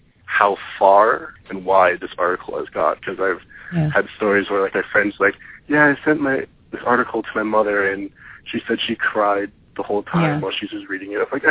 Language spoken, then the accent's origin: English; Portland, Oregon, United States; The best way to describe Oregon, I grew up right outside of Portland.